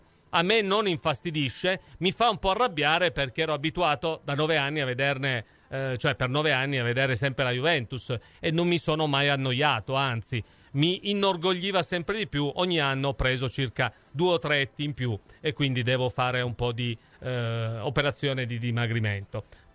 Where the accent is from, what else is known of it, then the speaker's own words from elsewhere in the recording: Turin, Piedmont, Italy; e lo dico orgogliosamente da torinese, da Sabaudo